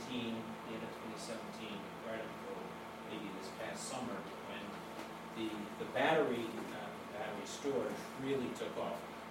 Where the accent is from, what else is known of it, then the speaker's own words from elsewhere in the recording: Ulster, New York, United States; I'm not from Catskill, but from the town of Ulster.